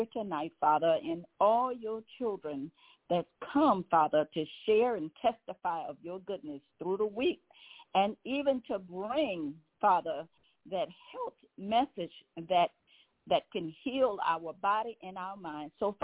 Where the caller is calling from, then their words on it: Baton Rouge, Louisiana, United States; I'm calling from Baton Rouge, Louisiana.